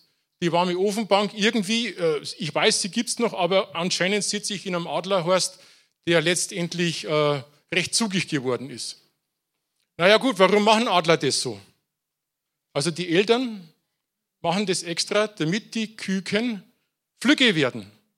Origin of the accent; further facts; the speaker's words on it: Pullach, Bavaria, Germany; geboren oder aufgewachsen in der Nähe hier von München, Pullach im Isartal, da liegen meine biologischen Wurzeln.